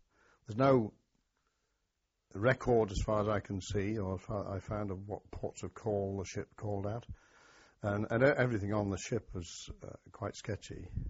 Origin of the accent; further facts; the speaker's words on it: Aldershot, South East England, United Kingdom; born there; Yes, I was born in Aldershot, the home of the British Army, into an army family on July the 25th, 1933.